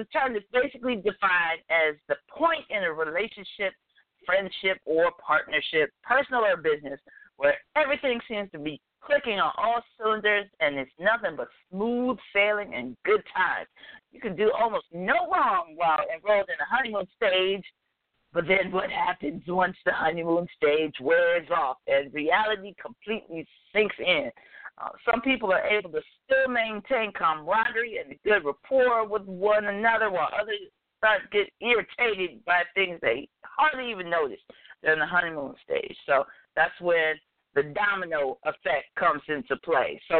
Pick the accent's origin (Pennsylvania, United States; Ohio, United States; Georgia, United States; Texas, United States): Ohio, United States; I grew up in Northeast Ohio, so 69 degrees in December would have been like crazy.